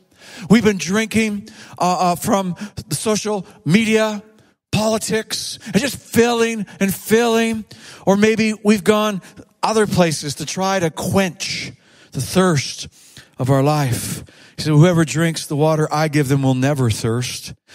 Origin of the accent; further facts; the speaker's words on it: Ontario, Canada; now in Eastern Ontario, Canada; I'm from Western Ontario originally, but we have spent now most of our lives here.